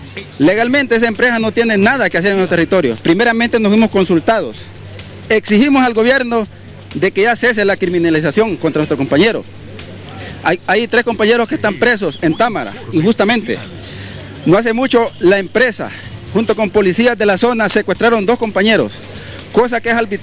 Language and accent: Spanish; Reitoca, Francisco Morazán, Honduras; nosotros somos originarios de Reitoca.